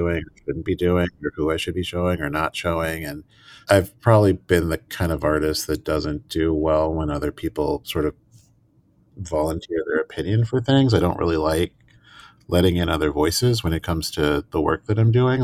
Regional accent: Phoenix, Arizona, United States; now in New York, United States; So I spent like most of my childhood growing up in Phoenix. The thing I joke about is I was born in the swamp and raised in the desert. And I wound up coming here to New York for college.

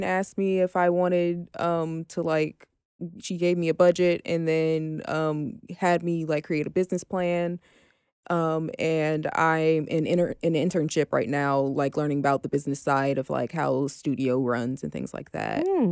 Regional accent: Omaha, Nebraska, United States; Oh, Omaha, Nebraska.

